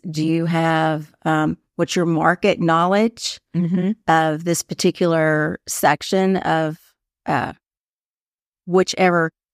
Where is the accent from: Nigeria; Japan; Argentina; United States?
United States; Springdale, Arkansas; I grew up in Springdale. Springdale, Fayetteville were the towns you went to. You didn't think about going to Bentonville.